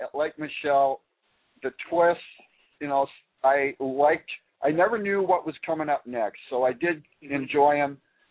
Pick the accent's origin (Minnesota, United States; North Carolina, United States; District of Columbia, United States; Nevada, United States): Minnesota, United States; I am from Minnesota, so pretty close to your country.